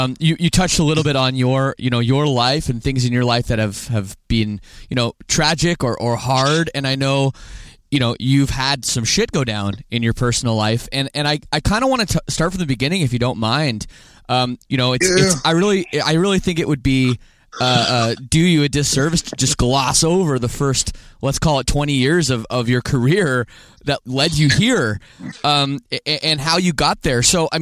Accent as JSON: {"language": "English", "country": "Canada", "said": "I'm from Canada."}